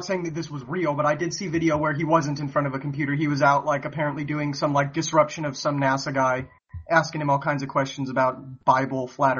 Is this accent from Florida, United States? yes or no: no; Texas, United States; I know all about that because I grew up in Texas.